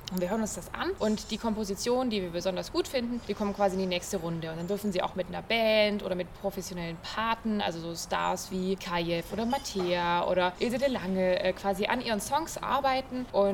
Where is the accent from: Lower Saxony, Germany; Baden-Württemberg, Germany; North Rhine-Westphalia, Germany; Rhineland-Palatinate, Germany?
Baden-Württemberg, Germany; now in Berlin, Germany; das ist ja meine Heimat irgendwie, da bin ich hergekommen. So, da war ich ganz lange, inzwischen wohne ich in Berlin oben.